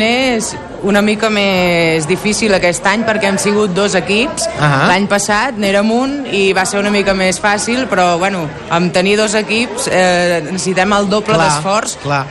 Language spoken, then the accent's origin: Catalan; Sant Feliu de Guíxols, Catalonia, Spain; perquè nosaltres som de Sant Feliu.